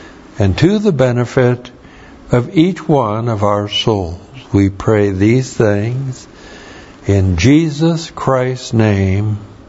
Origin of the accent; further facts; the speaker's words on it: Washington, United States; now in Las Vegas, United States; This is hot weather up where Deb and I grew up in Washington.